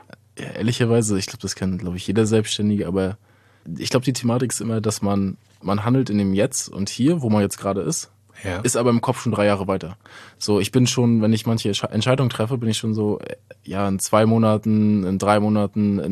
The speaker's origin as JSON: {"language": "German", "town": "Rostock", "region": "Mecklenburg-Vorpommern", "country": "Germany", "tie": "born or raised there"}